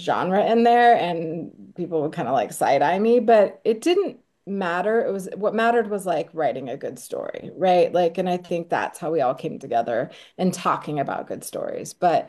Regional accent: Kansas, United States; Okay, so everyone know I'm from Kansas, so just I guess I have to start there.

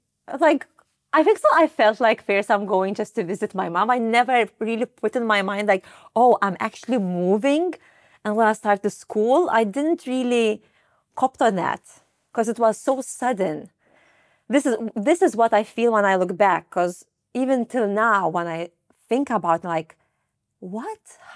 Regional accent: Lithuania; I grew up in Lithuania in a small countryside, I would say, not big or capital.

